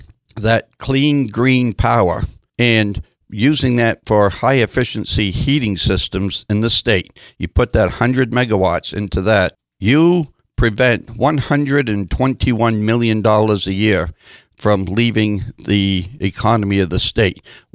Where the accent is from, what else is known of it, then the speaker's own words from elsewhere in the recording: Jay, Maine, United States; when I grew up in Jay, the Chisholm Mill closed because of the volatility of the price of oil.